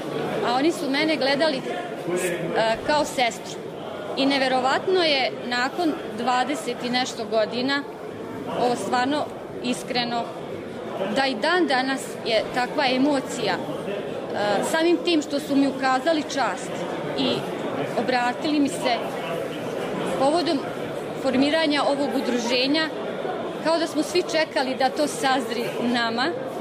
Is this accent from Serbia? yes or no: no; Jajce, Federation of Bosnia and Herzegovina, Bosnia & Herzegovina; Rodom sam iz Jajca.